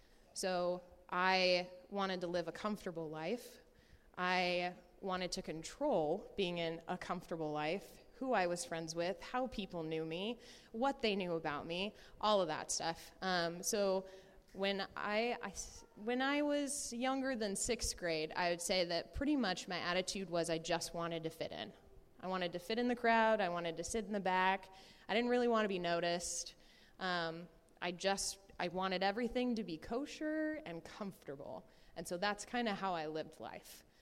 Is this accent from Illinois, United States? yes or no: yes; Brimfield, Illinois, United States; so I kind of grew up in the Peoria area. I grew up in Brimfield.